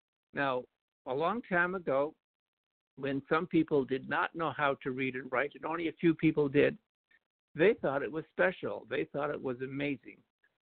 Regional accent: Canada; Now, I just have to tell you that because I'm a Canadian, eh?

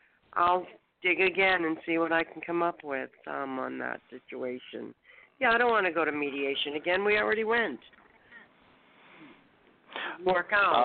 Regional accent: Florida, United States; I'm from Florida.

